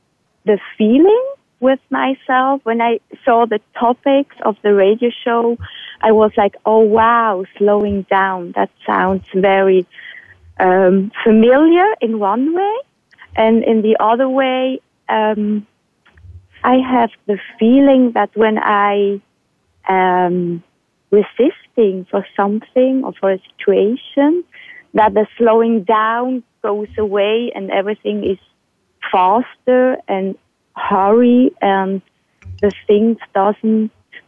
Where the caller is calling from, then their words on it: Rheinfelden, Aargau, Switzerland; English is a second language; I'm calling from Rheinfelden in Switzerland.